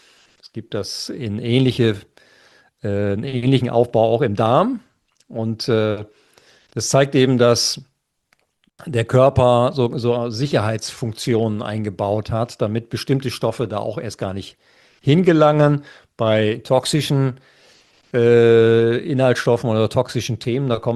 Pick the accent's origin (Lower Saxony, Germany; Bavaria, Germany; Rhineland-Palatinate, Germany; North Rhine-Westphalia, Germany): Lower Saxony, Germany; weil ich komme ja aus dem Schwarzteetrinkerland, ja, nämlich aus Ostfriesland. Und ich bin ja groß geworden mit 3 Tassen Tee morgens, 3 Tassen Tee mittags und 3 Tassen Tee abends.